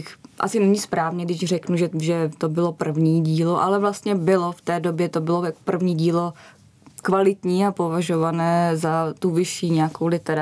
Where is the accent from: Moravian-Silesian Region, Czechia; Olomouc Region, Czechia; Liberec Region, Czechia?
Liberec Region, Czechia; Turnov; born there; A udělali jsme tu besedu v Turnově, v mém rodném městě